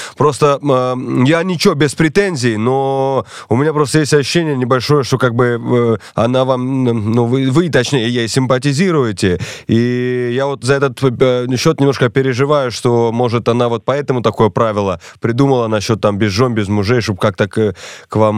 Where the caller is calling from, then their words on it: Moscow, Russia; я сейчас из Москвы вам звоню, потому что в командировке.